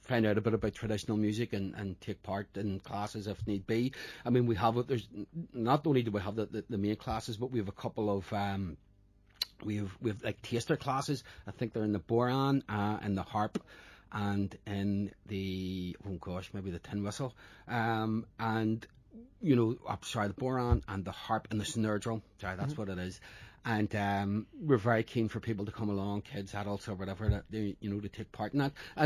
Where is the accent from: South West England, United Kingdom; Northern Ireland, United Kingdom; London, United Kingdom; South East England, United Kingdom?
Northern Ireland, United Kingdom; Belfast; I'm a Belfast man, born and raised in Belfast